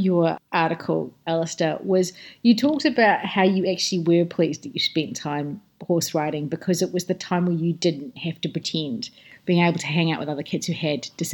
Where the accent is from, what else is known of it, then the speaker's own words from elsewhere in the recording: England, United Kingdom; because I grew up in Dickensian in England